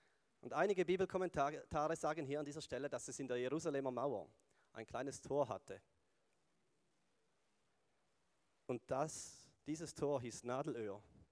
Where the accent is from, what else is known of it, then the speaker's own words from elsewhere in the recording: Switzerland; gehören wir als Schweizer zu den privilegierten 1% der Top-Reichen.